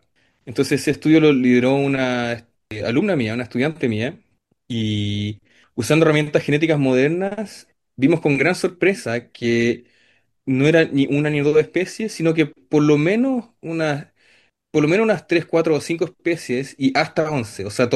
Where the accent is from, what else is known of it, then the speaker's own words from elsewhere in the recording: Chile; born there; la conexión entre mi tierra natal y este grupo de geckos